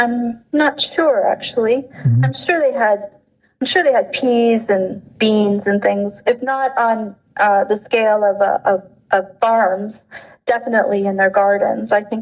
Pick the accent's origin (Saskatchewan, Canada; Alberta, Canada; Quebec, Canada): Saskatchewan, Canada; Where I grew up in Saskatchewan, yeah, definitely my dad grew oats.